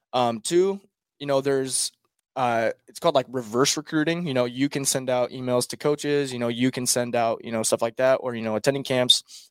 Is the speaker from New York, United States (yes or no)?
no; Nebraska, United States; But you know, Nebraska is different. You know, I'm from Nebraska.